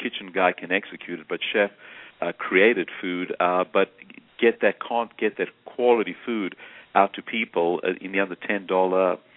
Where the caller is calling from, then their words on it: Atlanta, Georgia, United States; I'm calling from Atlanta, Georgia.